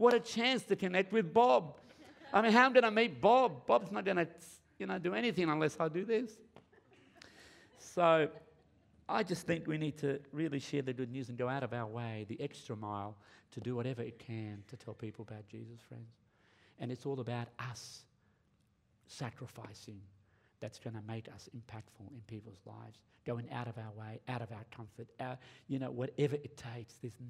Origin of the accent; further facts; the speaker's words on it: Australia; I grew up in Australia, just in case you think, man, this is just in Lebanon.